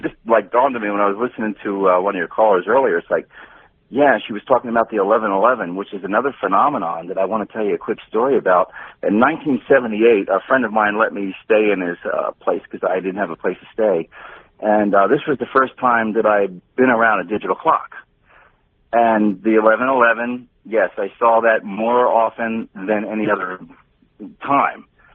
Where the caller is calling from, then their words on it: Sedona, Arizona, United States; George, I'm calling from Sedona, Arizona.